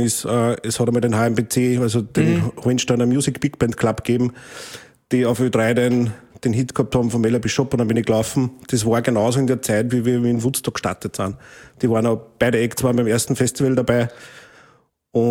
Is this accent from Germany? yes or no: no; St. Martin im Innkreis, Upper Austria, Austria; haben wir quasi in meinem Heimatort in St. Martin im Innkreis, haben wir quasi immer Probenwochen gehabt